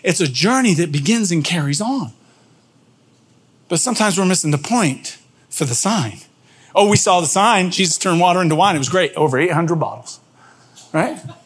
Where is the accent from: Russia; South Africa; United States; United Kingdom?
United Kingdom; England; born there; I was born in England, right?